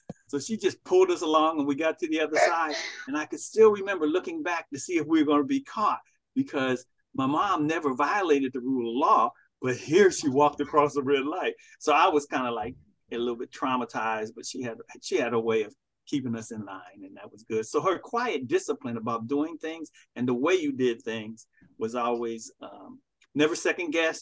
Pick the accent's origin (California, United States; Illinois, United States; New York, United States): California, United States; Los Angeles; I may have saw a lot of that when growing up in Los Angeles, after they moved from St. Louis to Los Angeles